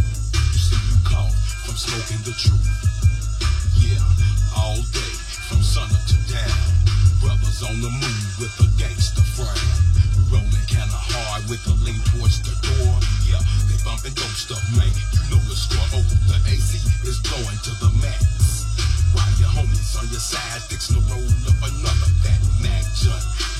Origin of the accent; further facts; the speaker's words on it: the South, United States; And I can tell that you know that I'm originally from the South.